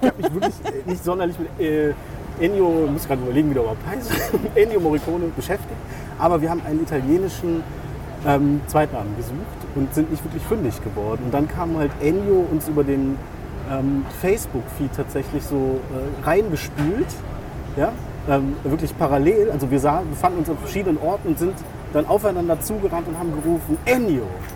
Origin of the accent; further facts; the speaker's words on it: Duisburg, North Rhine-Westphalia, Germany; also born or lived in Cologne; Aber ich bin nicht in Köln aufgewachsen, in Köln geboren und dann ins Ruhrgebiet gezogen.